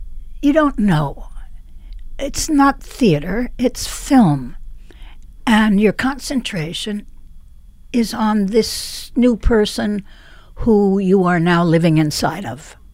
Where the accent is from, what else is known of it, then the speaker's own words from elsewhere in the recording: New York City, New York, United States; I'm a New Yorker.